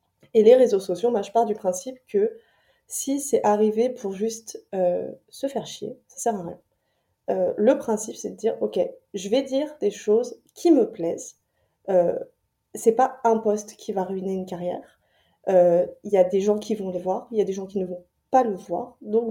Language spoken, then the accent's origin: French; France; now in Montreal, Canada; Donc moi je suis française expatriée à Montréal depuis 2020